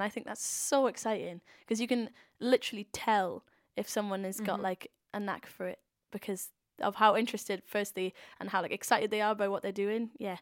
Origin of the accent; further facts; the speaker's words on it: Swansea, Wales, United Kingdom; Like, oh, I'm from Swansea. Like, I can't be like the next Sidemen, you know?